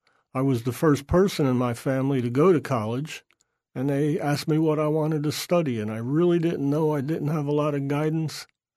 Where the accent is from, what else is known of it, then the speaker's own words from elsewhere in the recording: New Jersey, United States; also born or lived in Newark, New Jersey; my parents moved to the southern part of New Jersey, where I went to high school.